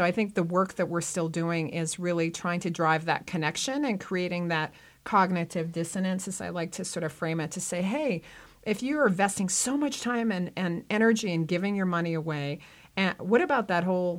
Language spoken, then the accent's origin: English; Park City, Utah, United States; we're very lucky here in Park City, which is my hometown